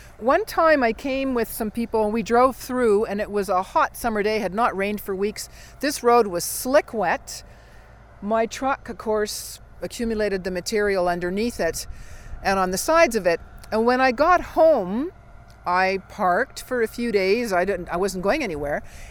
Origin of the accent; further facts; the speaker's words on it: Rosebud, Alberta, Canada; from Rosebud, Alberta. And we're now in Rosedale, about 45 minutes drive northeast to get potable water.